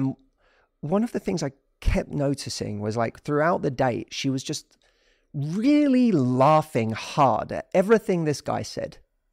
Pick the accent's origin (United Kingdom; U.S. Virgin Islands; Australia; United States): United Kingdom; England; I am not. I'm English.